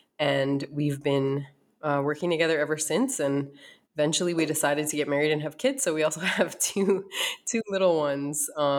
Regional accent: North Dakota, United States; also born or lived in East Coast; now in Arizona, United States; And after my upbringing in North Dakota, I lived on the East Coast for some time. I went to college and graduate school over there. And I now reside in Arizona

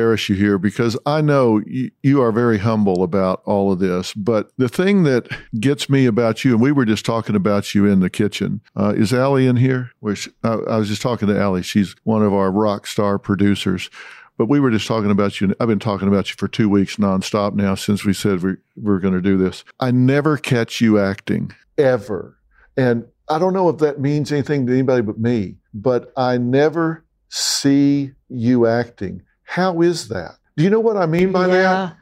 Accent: Texas, United States; accent: Texas; Yeah, it is Texas, yeah.

